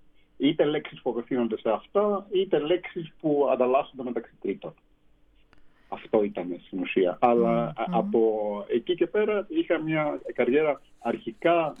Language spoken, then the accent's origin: Greek; Thessaloniki, Central Macedonia, Greece; also born or lived in Athens; Είμαι Θεσσαλονικός, γεννήθηκα και μεγάλωσα στην Θεσσαλονίκη πέρα από 2 χρόνια στην Αθήνα όταν ήμουν μικρός.